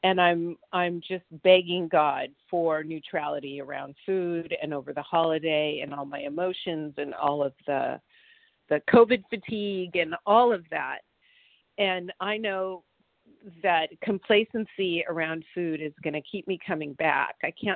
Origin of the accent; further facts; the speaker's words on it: California, United States; I'm from California, and I'm a compulsive overeater.